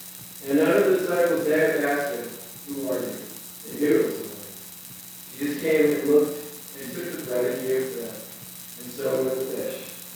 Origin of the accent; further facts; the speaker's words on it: United States; I grew up on Long Island Sound. So the salt water there.